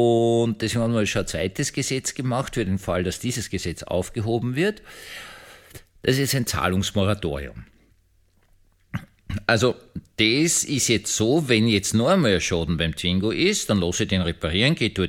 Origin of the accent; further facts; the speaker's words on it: Austria; freut mich als Österreicher unglaublich.